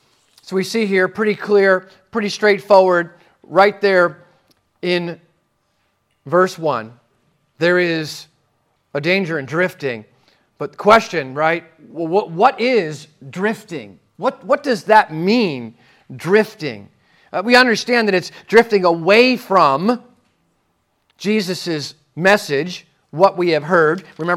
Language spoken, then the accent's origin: English; New Jersey, United States; my English is not so good because I'm from Jersey